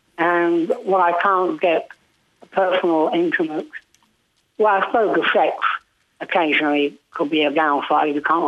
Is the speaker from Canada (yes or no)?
no; England, United Kingdom; Yeah, I grew up in England in the 50s